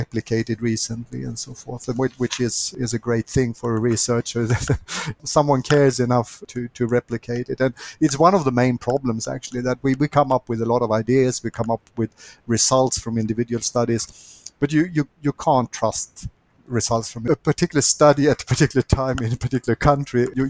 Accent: Sweden; English is a second language; now in Australia; As you can hear, I'm not a born and bred Aussie. I'm originally from Sweden. I still have a Swedish affiliation as well.

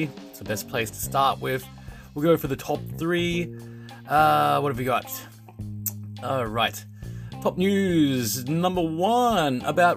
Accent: Australia; But I'm Australian, so you have to forgive me for that.

